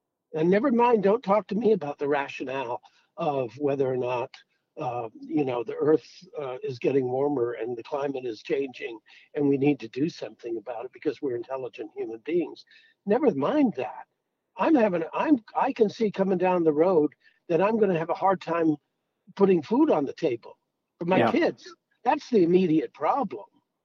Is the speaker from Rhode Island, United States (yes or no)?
yes; Providence, Rhode Island, United States; Where I come from. And even as a kid growing up in Providence, which is a real, I love Providence. It's a real blue collar town